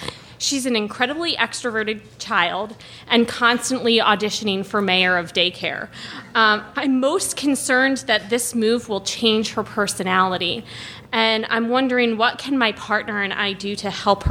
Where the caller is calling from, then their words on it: Chapel Hill, North Carolina, United States; Hi, Dan and Allison. … from Chapel Hill, mother to Sophia, 3.5.